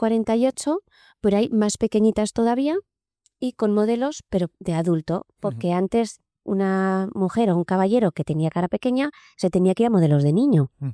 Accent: Basque Country, Spain; A nosotros, como vascos, pues nos viene muy bien, porque también somos bastante cabezones.

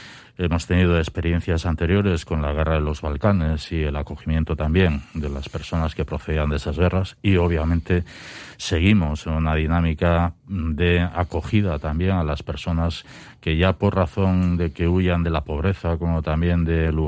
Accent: Basque Country, Spain; Es una máxima que nosotros tenemos como pueblo vasco de ofrecer lo que nos gustaría recibir

